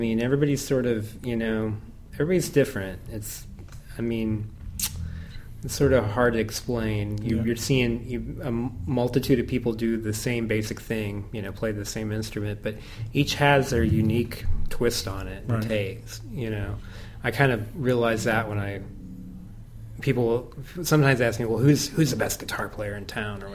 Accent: Illinois, United States; we lived out in the country. I'm from Southern Illinois, so I didn't, you know, it wasn't like go down the street to the guitar teacher or anything.

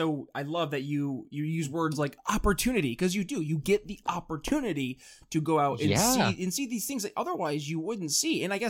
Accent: New York, United States; It's my home state. Go for it.

